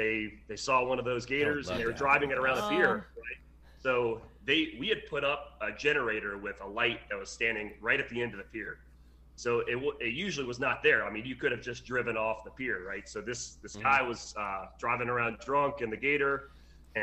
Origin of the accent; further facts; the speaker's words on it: Leesburg, United States; I'm from Leesburg. We moved. We actually moved like an hour outside of Leesburg. We bought a house, so, but other than that, I grew up there, so.